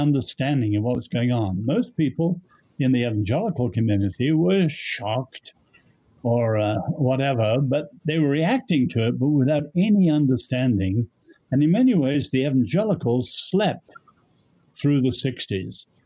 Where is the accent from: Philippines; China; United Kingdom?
China; now in United States; But I grew up in China with lots of Americans, both at school and in Nanjing, where we lived in the capital.